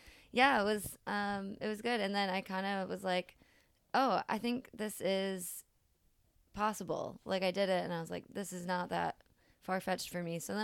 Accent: Rochester, New York, United States; I was western New York, so I grew up in Rochester.

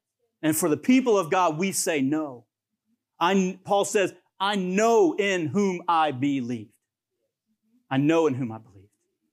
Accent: Georgia, United States; born there; I was born in Georgia, praise the Lord.

